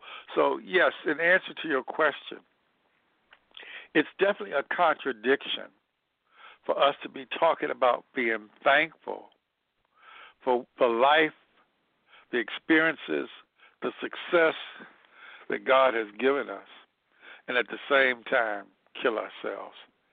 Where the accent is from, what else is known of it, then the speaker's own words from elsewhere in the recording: Cleveland, Ohio, United States; growing up in Cleveland, Ohio, moving up to the projects, up with mobility, man, moving up to the projects, being on welfare